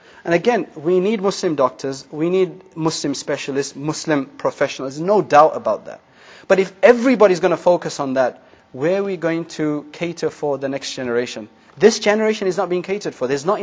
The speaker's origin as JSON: {"language": "English", "region": "England", "country": "United Kingdom", "tie": "born there", "said": "I'm from an Indian-Pakistani background. My parents are from India. I was born in England."}